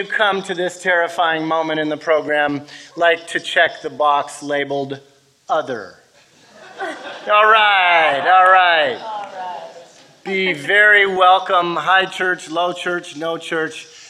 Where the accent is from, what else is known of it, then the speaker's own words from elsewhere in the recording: California, United States; I'm from Cali. I don't know this scene.